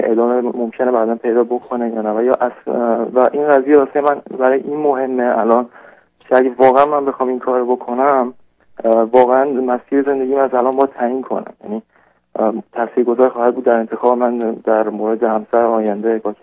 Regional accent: Iran; من به عنوان یه ایرانی

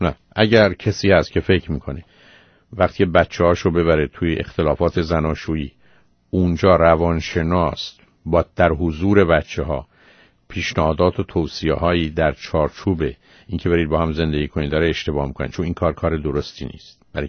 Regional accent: Iran; ما ایرانیام

